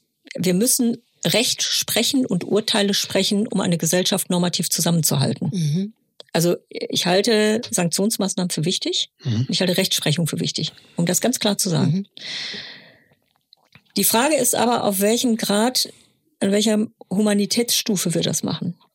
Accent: Germany; wir sind hier gezeugt worden, wir sind hier geboren worden. Wir sind Deutsche.

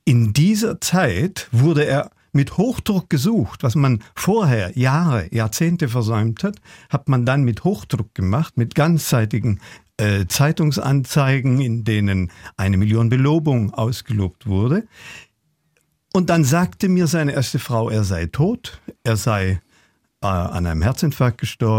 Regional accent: Günzburg, Bavaria, Germany; Ich bin in Günzburg aufgewachsen, in der Nähe von Ulm.

